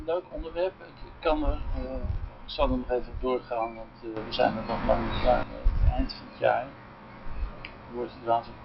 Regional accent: Amsterdam, North Holland, Netherlands; Ja, ik ben helemaal van Amsterdam.

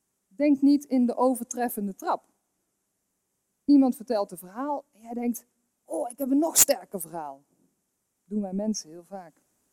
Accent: Veghel, North Brabant, Netherlands; wat ik eigenlijk al mijn hele leven aan het doen ben sinds mijn jeugd hier in Veghel.

